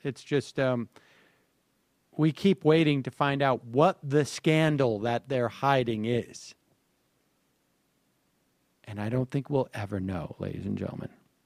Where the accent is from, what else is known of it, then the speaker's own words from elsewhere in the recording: Massachusetts, United States; Well, I'm from Massachusetts